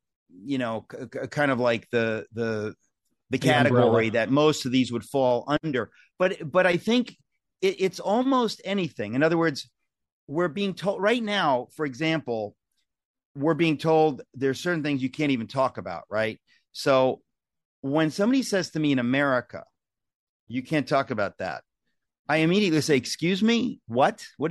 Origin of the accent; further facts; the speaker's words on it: United States; that's just because I'm an American